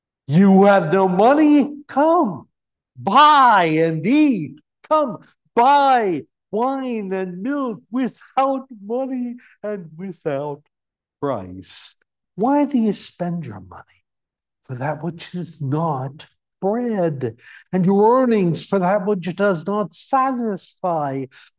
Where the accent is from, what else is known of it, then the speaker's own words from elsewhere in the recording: West Virginia, United States; also born or lived in Pittsburgh; Growing up in West Virginia, we had y'all, which is the second person plural. Moving to Pittsburgh, I discovered yins, which is the second person plural.